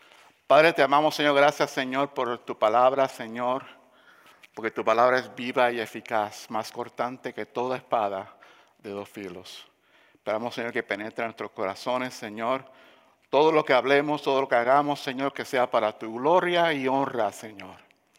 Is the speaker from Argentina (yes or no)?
no; Puerto Rico; Soy de Puerto Rico.